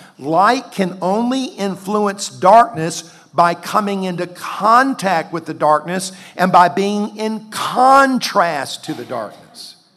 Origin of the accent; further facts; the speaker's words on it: the South, United States; And so for me, growing up in the South, it doesn't bother me.